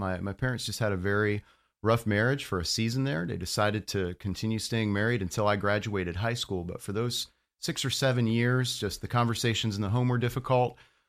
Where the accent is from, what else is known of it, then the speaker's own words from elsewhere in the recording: Fort Myers, Florida, United States; also born or lived in Englewood; I grew up in Fort Myers, down on the coast, just a small city called Englewood.